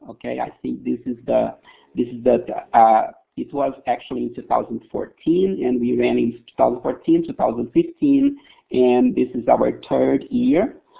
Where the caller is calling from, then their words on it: Brasília, Federal District, Brazil; I'm speaking from Brasília, Brazil.